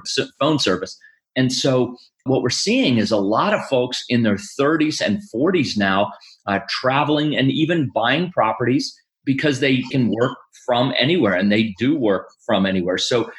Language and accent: English; Pittsburgh, Pennsylvania, United States; So I grew up in the United States in the Northeast near Pittsburgh, Pennsylvania.